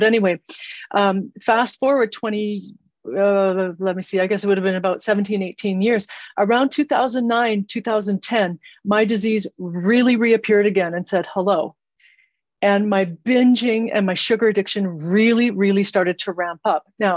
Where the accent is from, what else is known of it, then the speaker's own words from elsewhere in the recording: Canada; moved away as an adult; also born or lived in New Zealand; I'm from Canada. I left Canada. I got a job in New Zealand.